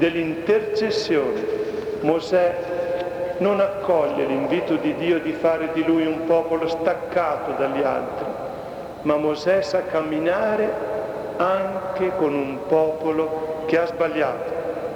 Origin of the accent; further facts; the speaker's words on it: Calabria, Italy; Il sud, i poveri, la mia terra della Locride, ce lo insegnano